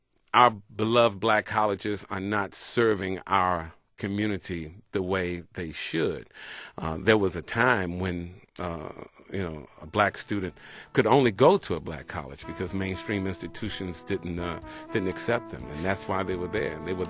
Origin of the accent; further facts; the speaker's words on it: Tuskegee, Alabama, United States; I graduated from Tuskegee. I was born and raised and educated in Tuskegee. So was my brother.